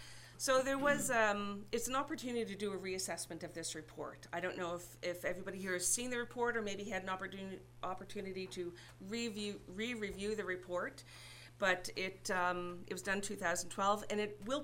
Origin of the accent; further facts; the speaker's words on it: Nova Scotia, Canada; So basically, I'm from Lunenburg County and I want to go hiking in Queens County.